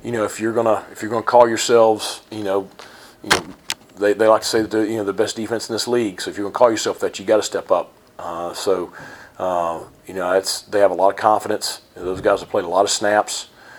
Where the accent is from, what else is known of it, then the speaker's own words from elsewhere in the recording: Franklin, North Carolina, United States; In my hometown of Franklin, you had a major landslide that killed a lot of residents, and you feel for the people in Chimney Rock and Boone and Asheville.